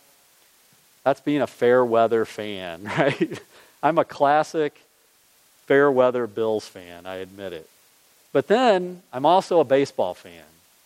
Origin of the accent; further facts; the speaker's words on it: Illinois, United States; I was born and raised in Illinois. I went to my first Cubs game when I was 10.